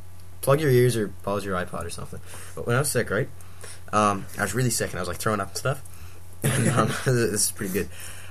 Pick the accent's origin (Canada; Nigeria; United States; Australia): Canada; accent: Canadian; you'll get to hear my lovely voice again, with my Canadian accent